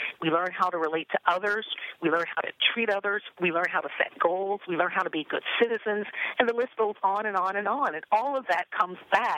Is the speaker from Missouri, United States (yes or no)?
yes; St. Louis, Missouri, United States; as a child growing up in St. Louis, I used to watch the Sally Jesse Raphael show